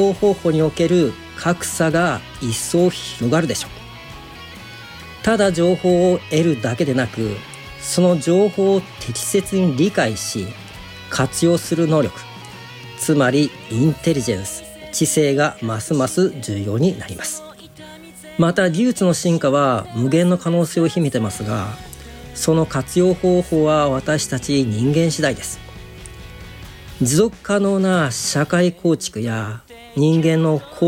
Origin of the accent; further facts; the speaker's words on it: Nagaoka, Niigata, Japan; born there; 2月に入りましたが、長岡市内には息のない日が続いてます。私自身長岡生まれとしては、